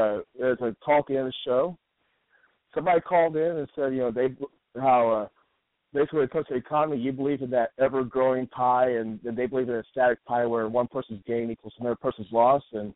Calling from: Springfield, Illinois, United States; Springfield, Illinois.

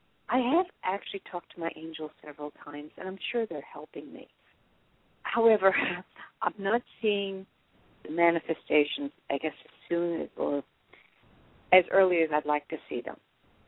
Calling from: New York, United States; I'm calling from New York.

